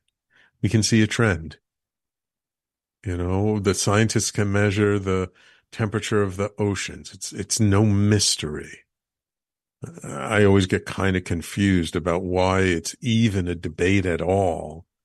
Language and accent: English; New York City, New York, United States; I'm born and bred in New York City, grew up in the Bronx, lived in and around New York City my whole life.